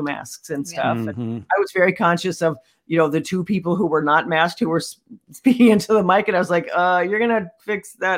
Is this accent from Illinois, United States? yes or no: no; Ohio, United States; I grew up in Northeast Ohio